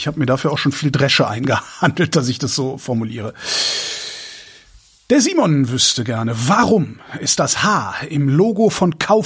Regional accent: Erftstadt, North Rhine-Westphalia, Germany; Urban, gab's bei uns in Erftstadt, also wo ich zur Schule gegangen bin, das ist ja so eine Samtgemeinde aus, ich glaube, 14 Orten oder so.

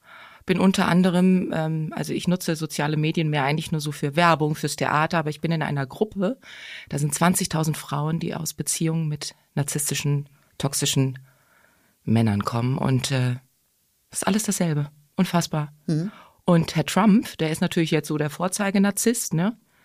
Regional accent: Hesse, Germany; Das ist bei Wetzlar, da habe ich mein Abi gemacht. Und tatsächlich in diesem Ort, wo ich lebe, im Wald, da ist meine Mutter geboren.

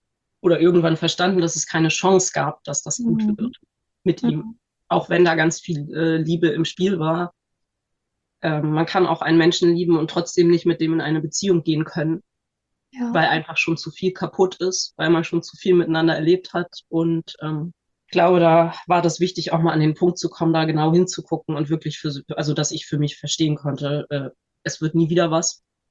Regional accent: Northern Germany, Germany; ich bin 41 und ich bin aus Norddeutschland

